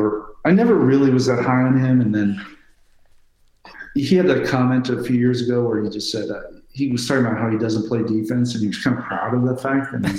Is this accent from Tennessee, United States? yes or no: no; Atlanta, Georgia, United States; this is my hometown, Atlanta Hawks.